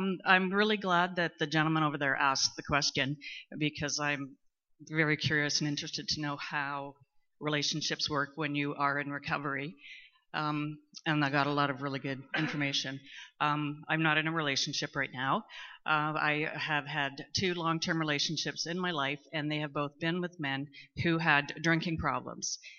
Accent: Canada; I'm from Canada.

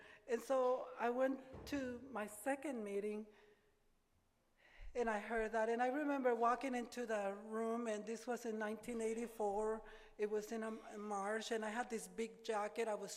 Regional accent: Mexico; English is a second language; I'm from Mexico, I can't speak the language.

